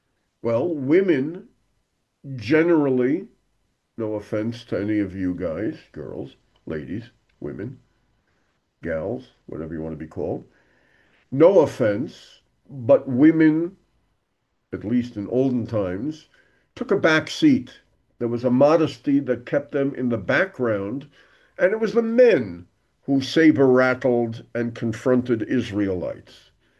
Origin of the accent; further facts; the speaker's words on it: Brooklyn, New York, United States; growing up in Crown Heights. Whenever I tell people, you know, they say, "Where are you from originally?" I say, "Crown Heights."